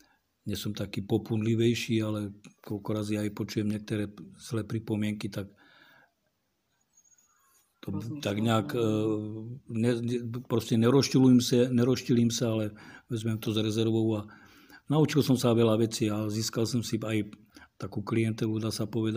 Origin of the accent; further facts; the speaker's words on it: Benešov, Central Bohemian Region, Czechia; now in Slovakia; ja som vlastne Čech. Som sa narodil tam pri Benešove u Prahy. Aj v Prahe som pracoval.